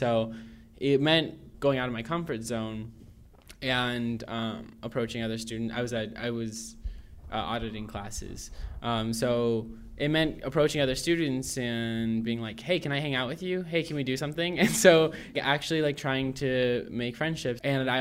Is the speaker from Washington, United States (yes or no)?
no; Chicago, Illinois, United States; I am class of 2018. I'm from Chicago.